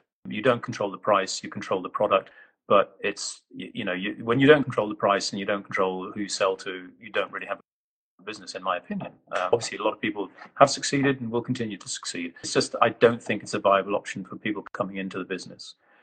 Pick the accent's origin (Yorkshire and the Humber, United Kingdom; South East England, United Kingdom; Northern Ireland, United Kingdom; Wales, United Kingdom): Wales, United Kingdom; I sound like an Englishman and act like an Englishman, I suppose, but I am Welsh.